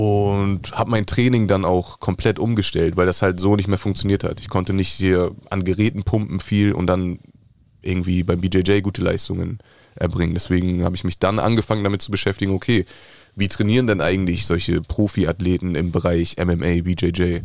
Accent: Hamburg, Germany; auch aus Hamburg, wie Harry. Ende 20

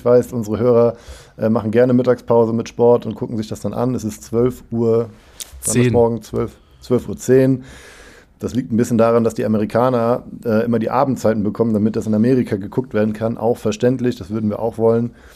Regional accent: Cologne, North Rhine-Westphalia, Germany; ich komme auch aus Köln, da schneit es nicht so oft so doll

